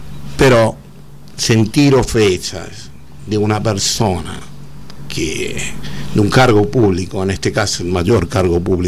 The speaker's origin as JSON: {"language": "Spanish", "country": "Argentina", "said": "soy argentino y más argentino que ustedes"}